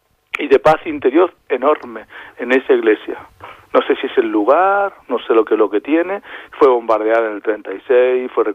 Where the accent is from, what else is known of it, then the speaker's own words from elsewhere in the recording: La Llagosta, Catalonia, Spain; la iglesia donde yo me crié, en la Llagosta.